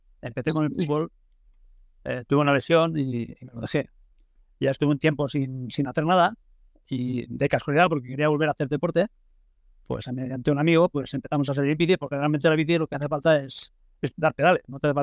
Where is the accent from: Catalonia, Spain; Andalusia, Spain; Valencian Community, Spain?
Valencian Community, Spain; Bueno, pues soy un valenciano, tengo 60 años, trabajo de contable